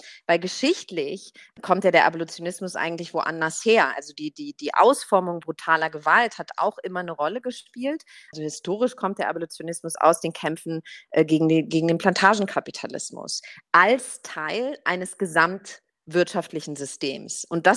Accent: Germany; Ich bin in Deutschland groß geworden

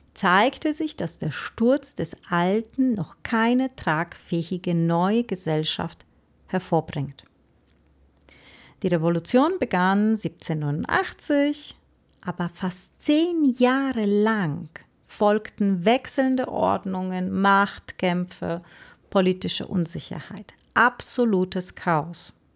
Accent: Poland; Ich komme aus Polen, ich weiß, wie die Sehnsucht ist.

